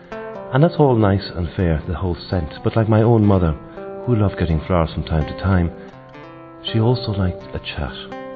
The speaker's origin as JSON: {"language": "English", "country": "Ireland", "tie": "born or raised there", "said": "as a child growing up in Ireland"}